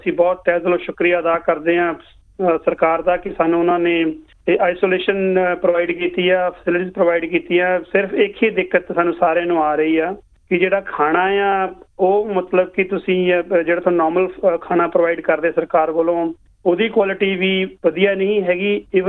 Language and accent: Punjabi; Halluwal, Punjab, India; ਮੇਰਾ ਪਿੰਡ ਹੱਲੂਵਾਲਾ ਜੀ, ਵਾਰਾ ਸਾਹਿਬ ਦਾ ਹੱਲੂਵਾਲ, ਅਤੇ ਮੇਰੇ ਬੱਚੇ ਵੀ ਪੰਜਾਬੀ ਬਹੁਤ ਵਧੀਆ ਬੋਲਦੇ ਨੇ।